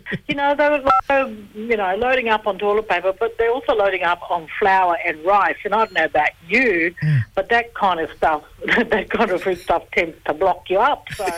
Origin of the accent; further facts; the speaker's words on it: Queensland, Australia; now in Brisbane, Australia; So I'm from the Torres Strait.